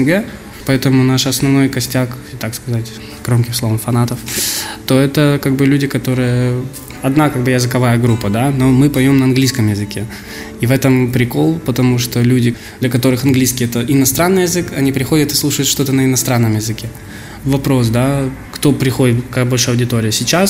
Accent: Ukraine; Я украинец.

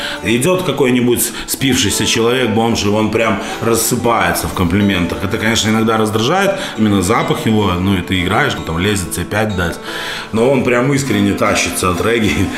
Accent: Belarus; А когда узнал, что мы еще белорусы

